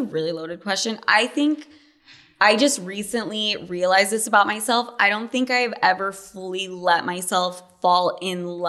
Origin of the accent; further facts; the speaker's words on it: Utah, United States; now in New York City, United States; No, I'm from Utah.